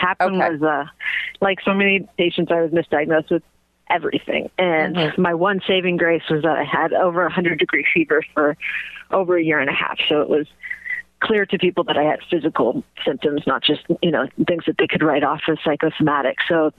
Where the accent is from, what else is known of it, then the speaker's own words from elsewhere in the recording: San Diego, California, United States; I grew up in San Diego, had never heard of it.